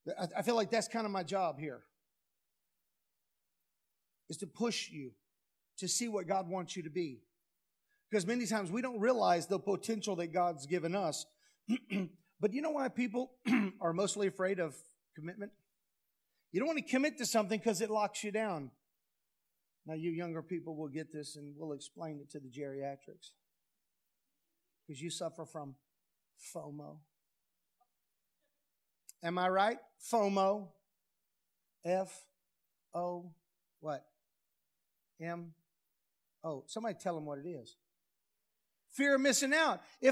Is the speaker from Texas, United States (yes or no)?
yes; Houston, Texas, United States; I grew up in Houston as a young kid, and the ice cream truck would come around, hearing from blocks away.